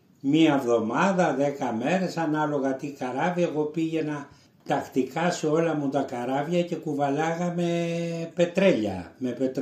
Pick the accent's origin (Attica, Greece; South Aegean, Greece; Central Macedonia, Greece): South Aegean, Greece; Vourkoti; Είμαι από την Άντρο, μεγάλωσα στη Βουρκωτή της Άντρου.